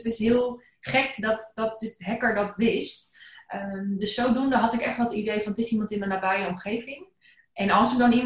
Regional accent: Elst, North Brabant, Netherlands; Ik kom zelf uit Elst. Nou, dat is niet heel ver bij Den Bosch vandaan.

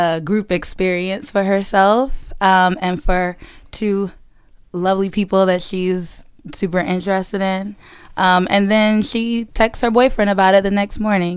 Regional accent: Baltimore, Maryland, United States; now in Brooklyn, United States; I am from Baltimore, living in Brooklyn, going on 5 years now.

